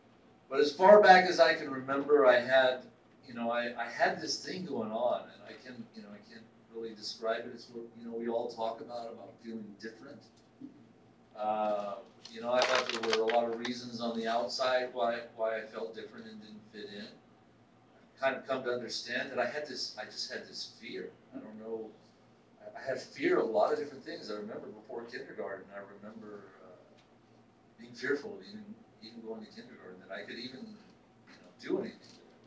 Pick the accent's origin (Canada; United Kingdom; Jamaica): United Kingdom; Glasgow, Scotland; born there; So I was born in Glasgow, Scotland. My father's people are from the Outer Hebrides on the northwest coast of Scotland